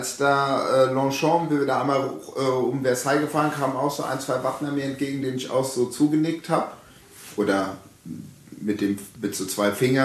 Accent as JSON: {"language": "German", "region": "Hesse", "country": "Germany", "said": "so bei uns in Hessen und so, da sagt man ja auch mal Mosche."}